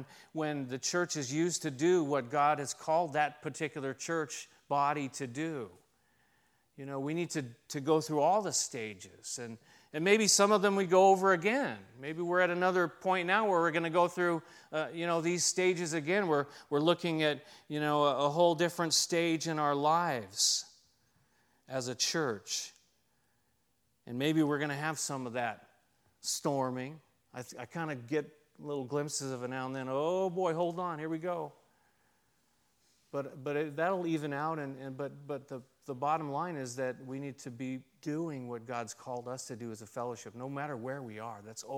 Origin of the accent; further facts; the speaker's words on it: San Diego, California, United States; But, you know, I grew up in San Diego in Claremont, and you know, the police were always out in front of our house.